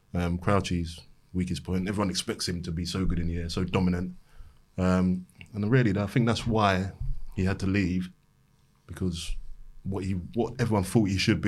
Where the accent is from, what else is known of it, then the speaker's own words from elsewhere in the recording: Bow, London, United Kingdom; I grew up in Bow in East London, and even at the time then when I was coming through